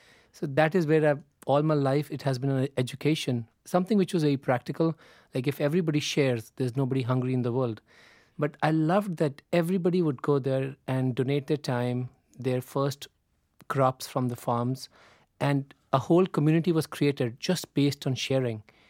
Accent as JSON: {"language": "English", "town": "Amritsar", "region": "Punjab", "country": "India", "tie": "born or raised there", "said": "Yeah, I grew up in Amritsar. It's a city on the border of India and Pakistan."}